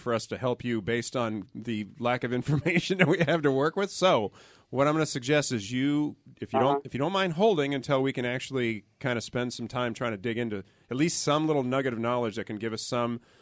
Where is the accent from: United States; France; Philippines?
Philippines; English is a second language; Well, I'm from the Philippines.